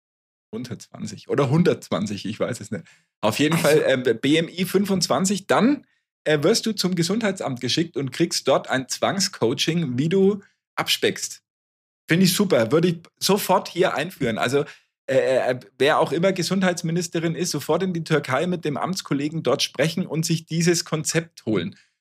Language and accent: German; Bavaria, Germany; Bei uns in Franken